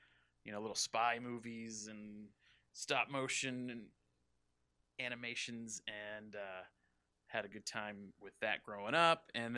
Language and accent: English; Massachusetts, United States; But I grew up in Massachusetts, and my dad volunteered for the local TV station.